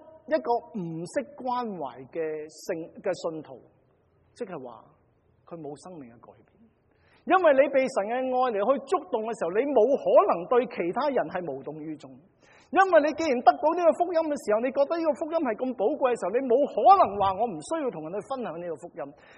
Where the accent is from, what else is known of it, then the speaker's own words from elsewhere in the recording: Guangdong, China; 我哋廣東人都咁講啦